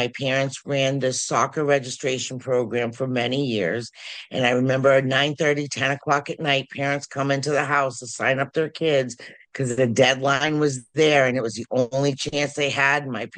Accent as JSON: {"language": "English", "town": "Franklin", "country": "United States", "tie": "born or raised there", "said": "I was born and raised in Franklin. I live in the house that I grew up in."}